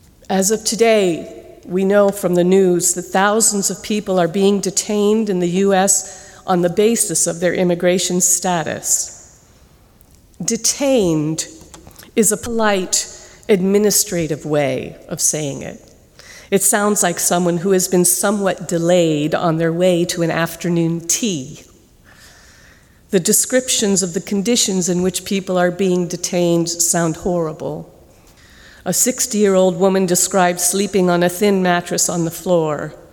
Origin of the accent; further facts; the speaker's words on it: United States; But growing up in the United States, the inheritance that they gave me, I was taught the Pledge of Allegiance.